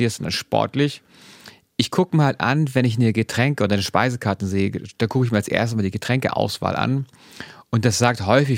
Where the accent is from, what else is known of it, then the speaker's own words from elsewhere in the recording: Hamburg, Germany; Ich bin aufgewachsen in Wandsbek, eben Wandsbek, dann Niendorf und dann bin ich in meiner Jugend und Studentenzeit quer durch die Stadt gezogen und bin irgendwann im etwas ruhigen, beschaulichen Winterhude gelandet.